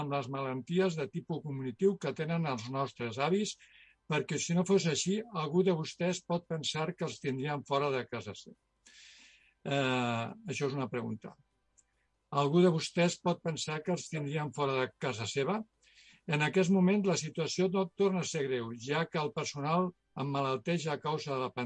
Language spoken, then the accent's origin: Catalan; Tiana, Catalonia, Spain; Malauradament, el meu poble de Tiana